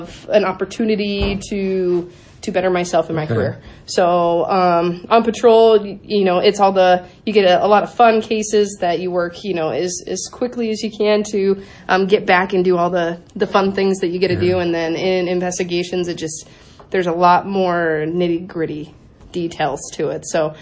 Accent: Utah, United States; born or raised there; now in Iowa, United States

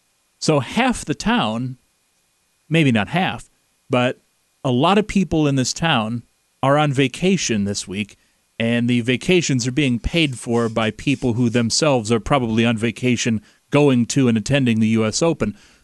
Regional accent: DeWitt, Iowa, United States; this town, which is about the size of my hometown. I'm from DeWitt here in eastern Iowa.

